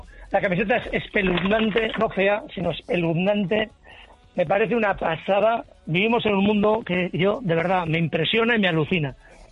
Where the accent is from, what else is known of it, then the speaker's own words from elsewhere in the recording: Basque Country, Spain; nosotros somos vascos y estamos muy contentos con la icurriña.